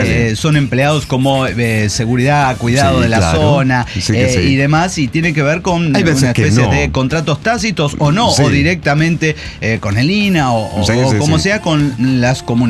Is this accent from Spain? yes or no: no; Peru; Soy latinoamericana, soy peruana.